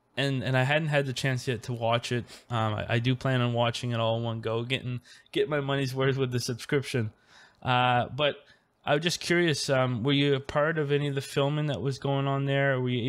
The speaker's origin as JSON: {"language": "English", "country": "Canada", "said": "It is Canada Day. You're a Canadian, I'm a Canadian."}